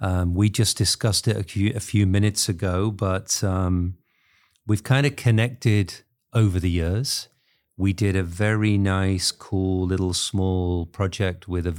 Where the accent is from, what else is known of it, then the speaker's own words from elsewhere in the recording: England, United Kingdom; now in Amsterdam, Netherlands; I'm an Englishman living in Amsterdam.